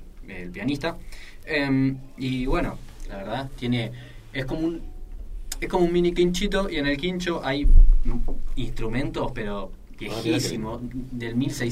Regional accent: Moreno, Buenos Aires Province, Argentina; somos de Moreno y nos gusta lo de Moreno

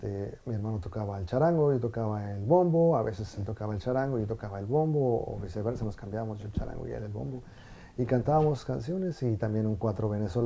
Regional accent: Mexico City, Mexico; born there; Nací en la Ciudad de México y mi instrumento es el arpa.

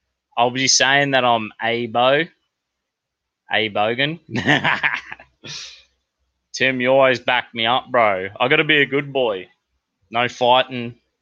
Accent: New Zealand; also born or lived in Brisbane, Australia; I was born in New Zealand. My first memories were like living in Australia. I remember growing up in Brisbane and then next minute I did year one in Brisbane, and then my grandparents got sick in New Zealand, so we went to New Zealand

